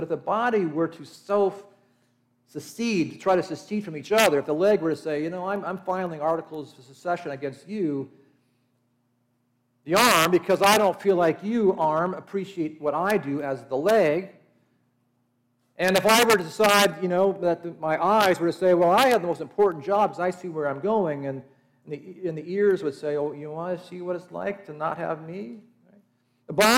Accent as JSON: {"language": "English", "region": "California", "country": "United States", "tie": "born or raised there", "said": "As a native of California, I've watched that my home state propose a variety of measures to divide up the Golden State"}